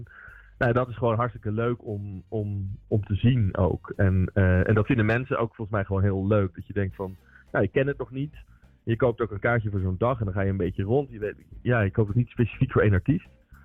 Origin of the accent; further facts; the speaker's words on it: Leiden, South Holland, Netherlands; Want ik kom zelf uit Leiden, dus ik heb het altijd een heel warm hart toegedragen.